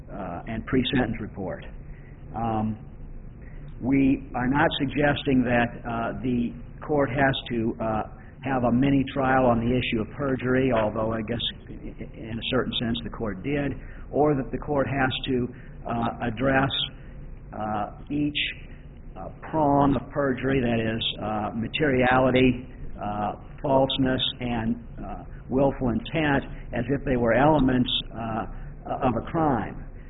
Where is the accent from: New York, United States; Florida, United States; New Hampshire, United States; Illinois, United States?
Illinois, United States; Peoria; I'm from Peoria.